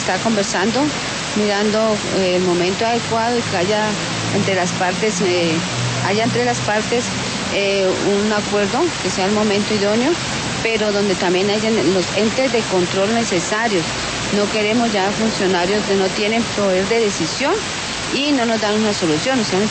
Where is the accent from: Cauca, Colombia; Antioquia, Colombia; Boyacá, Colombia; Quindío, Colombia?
Cauca, Colombia; vengo del departamento del Cauca.